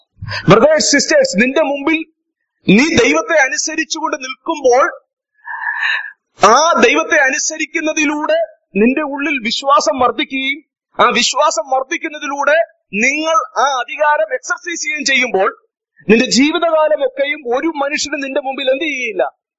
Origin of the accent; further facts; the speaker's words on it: Kottayam, Kerala, India; എനിക്ക് ഭയമായി, ഞാൻ കോട്ടയംകാരനാണ്. പക്ഷെ എനിക്കറിയില്ലായിരുന്നു.